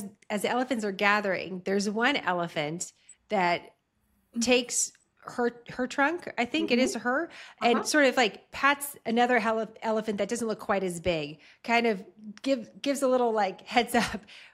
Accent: San Francisco, California, United States; Growing up in San Francisco, we would do earthquake drills in my public school.

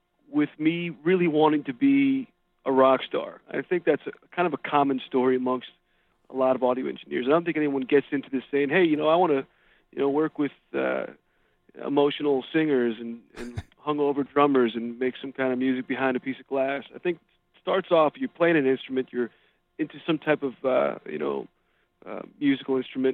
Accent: Westfield, New Jersey, United States; Westfield. It's in Union County, about 25, 30 minutes south of Manhattan, depending on how fast you drive.

